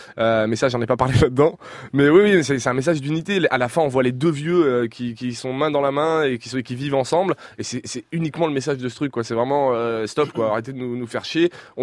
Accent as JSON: {"language": "French", "town": "Lyon", "region": "Auvergne-Rhône-Alpes", "country": "France", "said": "Je suis de Lyon en plus, donc c'est peut-être à Paris peut-être, mais à Lyon, non, pas du tout."}